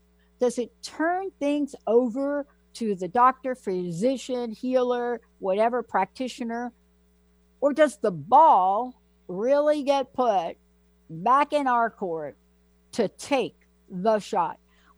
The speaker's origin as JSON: {"language": "English", "region": "East Coast", "country": "United States", "tie": "born or raised there", "said": "I grew up on the East Coast as well."}